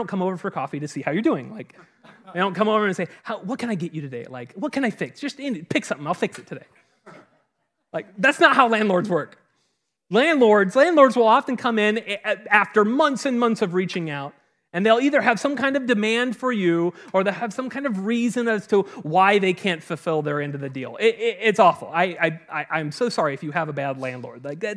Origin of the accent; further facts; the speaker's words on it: California, United States; I remember growing up in California, it was strange that my grandmother had a basement.